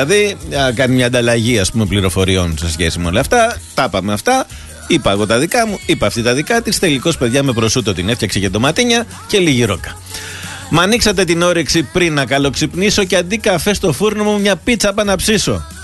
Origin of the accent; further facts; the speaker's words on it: Chania, Crete, Greece; μάλιστα δεν είναι στα Χανιά, στην πατρίδα μου.